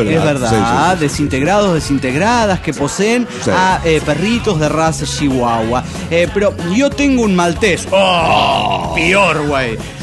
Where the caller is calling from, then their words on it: Ecatepec, State of Mexico, Mexico; Esto es Estado de México, México.